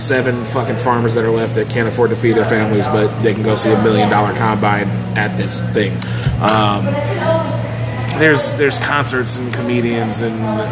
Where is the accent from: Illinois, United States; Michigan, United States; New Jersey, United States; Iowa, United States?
Iowa, United States; Born and raised in Iowa, I've been to this thing 5 times